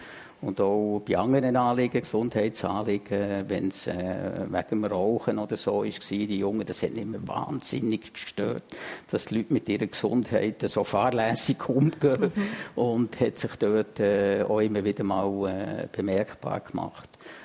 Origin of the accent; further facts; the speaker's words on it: St. Gallen, Switzerland; ich bin selber, St. Galler Mutter.